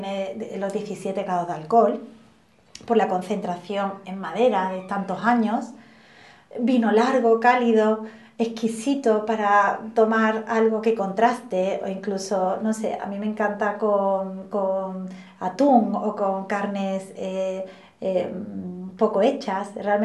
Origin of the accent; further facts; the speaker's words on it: Huelva, Andalusia, Spain; Yo soy de Huelva, ya lo he comentado antes, de familia bodeguera.